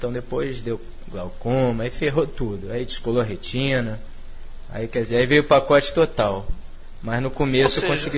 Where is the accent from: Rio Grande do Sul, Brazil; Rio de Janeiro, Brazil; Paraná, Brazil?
Rio de Janeiro, Brazil; Nova Iguaçu; eu sou de Nova Iguaçu, né? Minha família ainda reside lá em Nova Iguaçu.